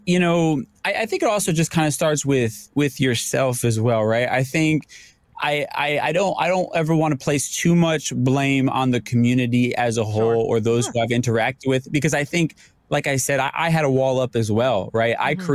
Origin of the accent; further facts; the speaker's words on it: New York, United States; I'm a New Yorker.